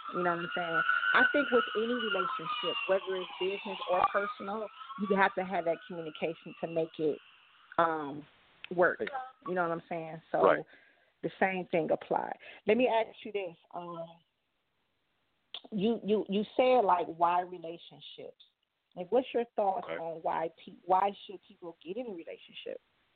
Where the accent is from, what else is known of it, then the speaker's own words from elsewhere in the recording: Cleveland, Ohio, United States; I am an entrepreneur, born and raised in Cleveland myself.